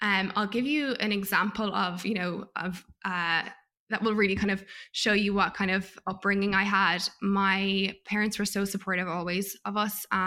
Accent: Ireland; By the way, I'm so American, I said report cards. What do we call them in Ireland?

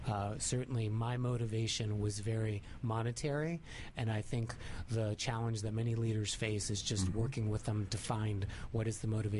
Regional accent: Washington, District of Columbia, United States; born there; Born in Washington, D.C., family's from Santiago, Chile.

